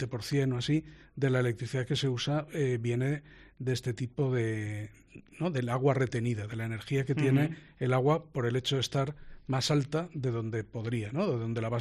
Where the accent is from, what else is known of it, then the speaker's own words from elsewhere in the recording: Valencia, Valencian Community, Spain; born there; porque yo que nací en Valencia, y esto del Tribunal de las Aguas es graciosísimo